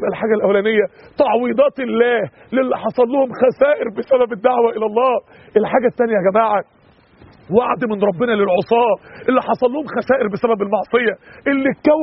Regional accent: Mansoura, Dakahlia, Egypt; عندنا في المنصورة واحد كان فتح مقهى كافيه عشان يتجوز

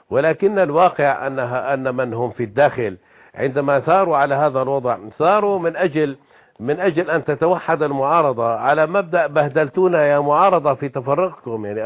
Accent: Syria; هم عندنا في سوريا مثل جميل يقول

